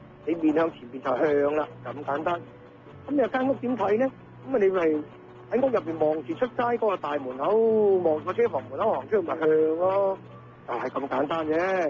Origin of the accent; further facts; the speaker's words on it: China; now in United States; 你知啲我哋講嘅，我哋中國人就比較勤力啲啦